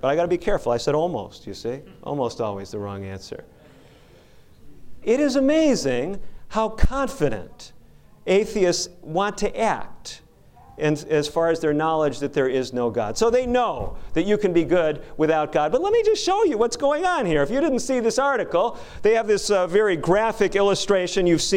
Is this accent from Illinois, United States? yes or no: yes; Chicago, Illinois, United States; This is a bus in Chicago, Illinois, my hometown.